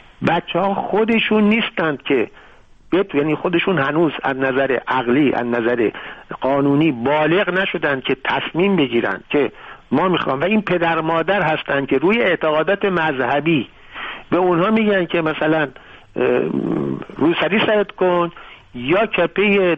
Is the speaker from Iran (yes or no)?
yes; Iran; اونا میدونستن من ایرانی هستم